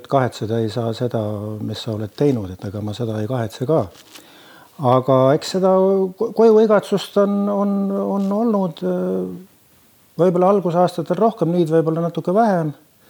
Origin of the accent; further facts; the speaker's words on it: Saare County, Estonia; kes mõtlen Saaremaal, siis ma ikka esmalt mõtlen kihelkonnale. See on tahest saatmata, see on minu sünnikodu ja sealt, noh, sain nagu tuule tiibedesse, jah, see on mu koolitee ja mu lapsepõll